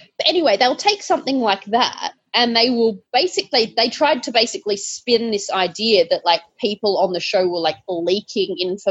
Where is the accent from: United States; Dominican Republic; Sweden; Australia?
Australia; I'm Australian.